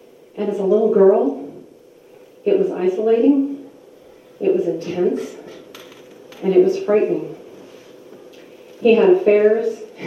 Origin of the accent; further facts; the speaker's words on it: Illinois, United States; Well, I grew up outside of Chicago, and my dad pastored actually a wonderful church there